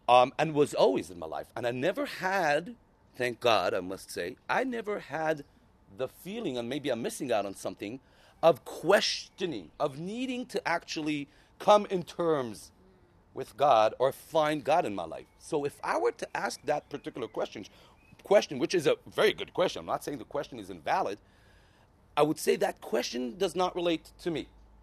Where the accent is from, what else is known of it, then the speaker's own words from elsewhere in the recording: Israel; I was born here in Israel, and soon I'll relate to that as well, because it adds a lot to be born here and raised here my entire life.